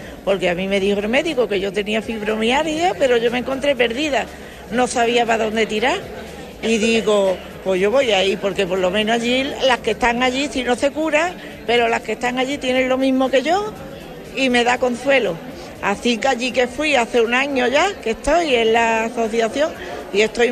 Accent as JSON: {"language": "Spanish", "town": "Huelva", "region": "Andalusia", "country": "Spain", "said": "Soy de Huelva y Huelva muy chico."}